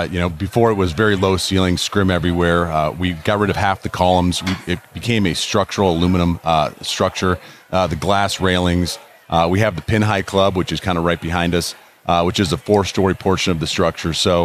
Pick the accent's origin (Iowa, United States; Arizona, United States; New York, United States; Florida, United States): Arizona, United States; Phoenix; I grew up born and raised in Phoenix, Arizona, so it's surreal to be the tournament chairman this year.